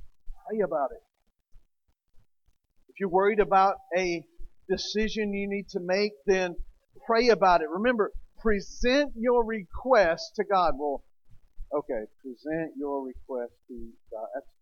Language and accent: English; Tennessee, United States; I'm from Tennessee. That doesn't work. So it's got to be simple. I pray in my southern.